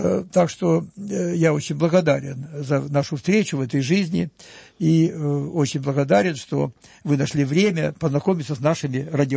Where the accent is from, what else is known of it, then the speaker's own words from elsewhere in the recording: Avdiivka, Donetsk Oblast, Ukraine; Я же не москвич, я говорю, сказать, родился на Украине. А откуда? Я говорю, я с Донбасса родом.